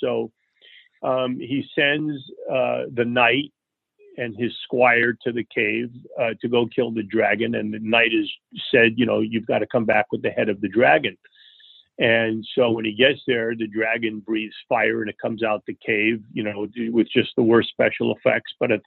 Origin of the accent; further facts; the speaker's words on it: New York, United States; born there; I was born in New York.